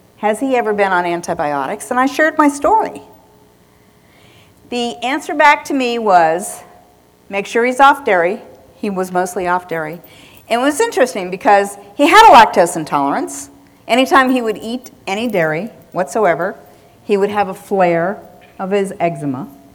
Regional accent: Key West, Florida, United States; born there; I was born in Key West, and I have this thing about Key West.

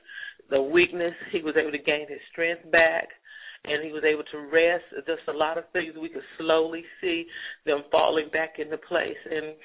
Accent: Greensboro, North Carolina, United States; giving the testimony on behalf of my husband, John, and we're from Greensboro, North Carolina.

